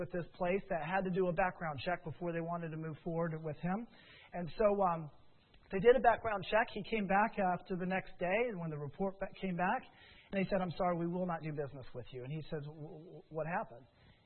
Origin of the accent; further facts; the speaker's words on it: Loveland, Colorado, United States; we have a movie theater that is in my hometown in Loveland, Colorado